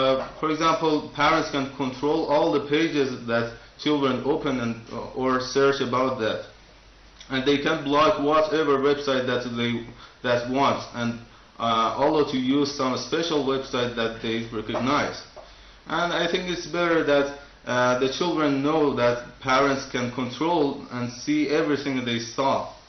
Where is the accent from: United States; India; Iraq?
Iraq; from Iraq.